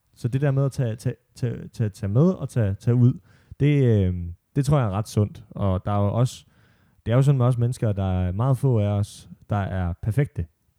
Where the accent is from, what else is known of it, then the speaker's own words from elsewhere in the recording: Holstebro, Central Denmark Region, Denmark; jeg kommer fra Vestjylland og Holstebro, og der var måske ikke lige altid plads til sådan nogen som mig